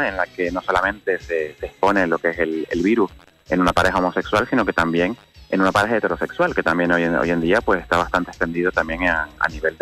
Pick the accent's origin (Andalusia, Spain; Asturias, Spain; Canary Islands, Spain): Canary Islands, Spain; somos canarios, uh-huh. Como pueden escuchar los oyentes.